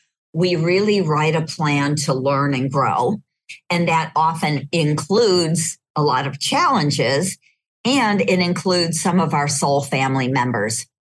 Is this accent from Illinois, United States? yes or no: no; California, United States; And I was lucky to be growing up in California in the late 60s and 70s.